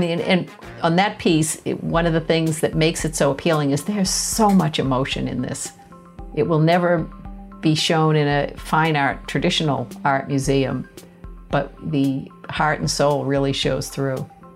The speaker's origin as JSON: {"language": "English", "town": "Boston", "region": "Massachusetts", "country": "United States", "tie": "born or raised there", "said": "I grew up in Boston, less than a mile from the Museum of Fine Arts, and on rainy days we would go hang out there."}